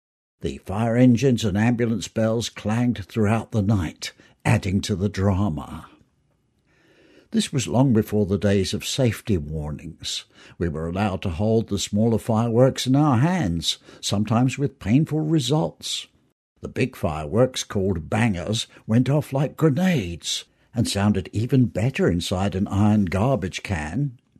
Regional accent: England, United Kingdom; was my favourite night of the year when I was growing up in England.

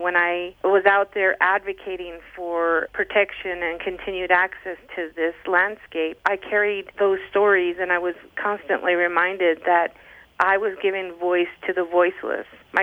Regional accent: United States; We're Native American. We have a deep-seated history with the land, with the government. We may live on reservations or we may not

